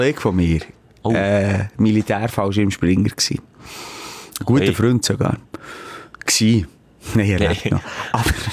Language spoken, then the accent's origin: German; Switzerland; Sind wir Schweizer